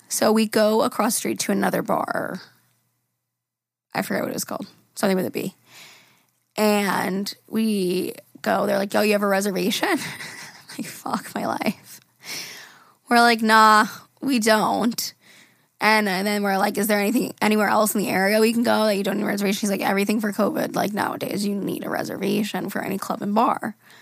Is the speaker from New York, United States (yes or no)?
yes; New York, United States; I'm like, I'm from Long Island.